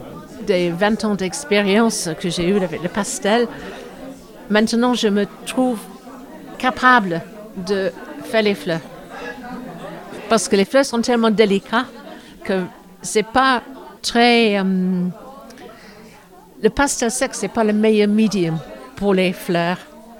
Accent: England, United Kingdom; accent: English; French is a second language; now in France; Je suis anglaise, qu'on entend avec mon accent, bien sûr.

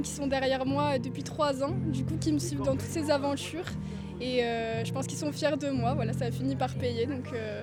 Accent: Gap, Provence-Alpes-Côte d'Azur, France; j'ai 20 ans et je viens de Gap.

